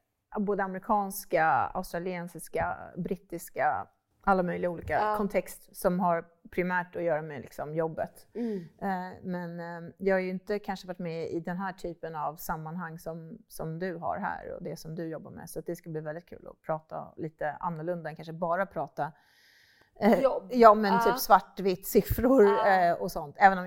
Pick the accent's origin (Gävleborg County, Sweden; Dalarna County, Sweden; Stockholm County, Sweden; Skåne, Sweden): Stockholm County, Sweden; Hässelby; Ja, jag är uppvuxen ute i Hässelby med mamma och pappa och min syster